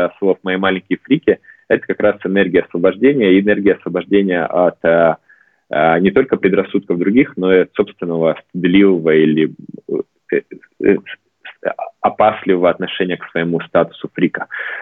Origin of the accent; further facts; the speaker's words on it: Irkutsk, Irkutsk Oblast, Russia; А я сам из Иркутска, и это почти Новосибирск